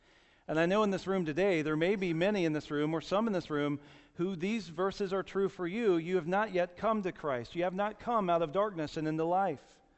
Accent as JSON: {"language": "English", "town": "Jacksonville", "region": "Florida", "country": "United States", "tie": "born or raised there", "said": "I went to a pastor's conference that was held at my home church that I grew up in Jacksonville, Florida."}